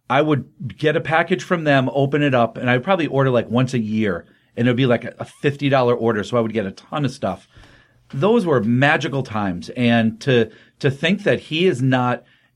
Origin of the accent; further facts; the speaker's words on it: Connecticut, United States; growing up in Connecticut and reading, that's all my comic book world was.